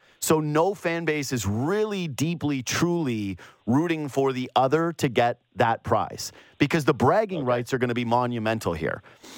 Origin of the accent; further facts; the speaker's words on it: Canada; One is, because I am Canadian, every time I read his name, it's Greg Côté.